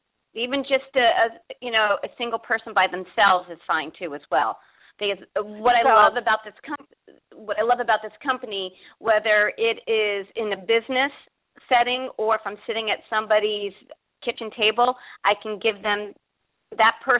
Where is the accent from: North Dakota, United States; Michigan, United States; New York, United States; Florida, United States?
Florida, United States; I am from South Florida, sunny South Florida.